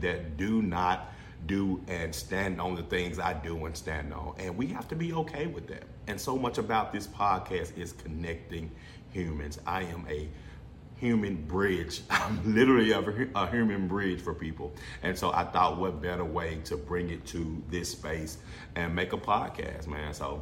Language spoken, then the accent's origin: English; Memphis, Tennessee, United States; I come from Boxtown. Shout out to Boxtown, Coral Lake, that area of Memphis. That's where I come from. Grew up in the bottoms.